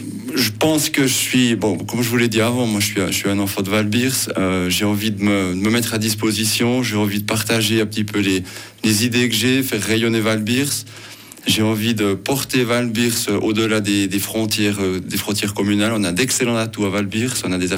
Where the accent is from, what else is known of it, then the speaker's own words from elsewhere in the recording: Malleray-Bévillard, Bern, Switzerland; marié, 43 ans, domicilié à Malraix, un enfant de Valbir, je suis né à Bévillard, j'ai passé toute ma jeunesse, adolescence à Malraix-Bévillard.